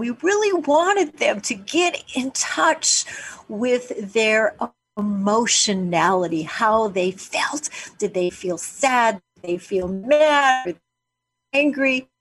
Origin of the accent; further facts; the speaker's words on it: Winnipeg, Manitoba, Canada; when I was a teenager growing up in Winnipeg, Canada